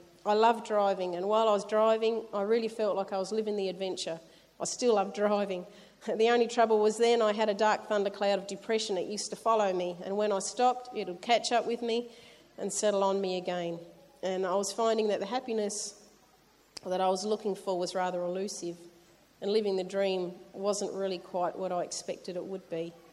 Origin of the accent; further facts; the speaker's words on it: Ulverston, North West England, United Kingdom; So I grew up in Ulverston, and that was before it was called Ulvi, with mum and dad and five older brothers and sisters over west.